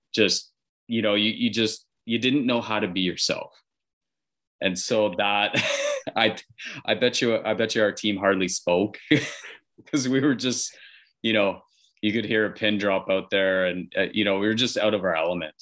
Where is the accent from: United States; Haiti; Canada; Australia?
Canada; Brandon, Manitoba; I had memories growing up in Brandon. You know, the curling club was kind of the babysitter for me at times.